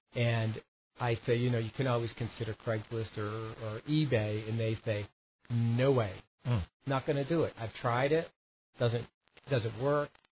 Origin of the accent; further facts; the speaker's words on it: New England, United States; You know, growing up in New England, you kind of, and I had a mom who enjoyed furnishing the house through auctions.